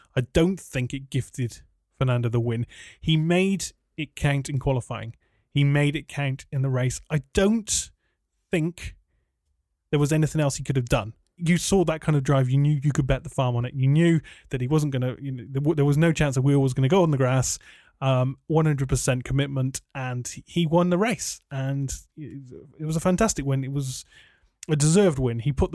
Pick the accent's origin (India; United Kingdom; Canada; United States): United Kingdom; I don't want to come across as like British and like pro Silverstone because I know that's easy to do.